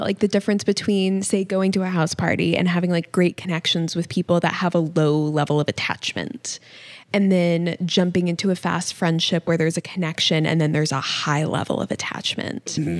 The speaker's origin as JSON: {"language": "English", "town": "Austin", "region": "Texas", "country": "United States", "tie": "born or raised there", "said": "living in Austin, like being born and raised in Austin, I left for a while and coming back"}